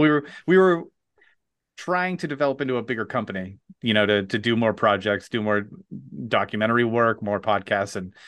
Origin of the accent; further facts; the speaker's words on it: Jaffrey, New Hampshire, United States; I found a book about this murder that took place in my hometown of Jaffrey, New Hampshire in 1918.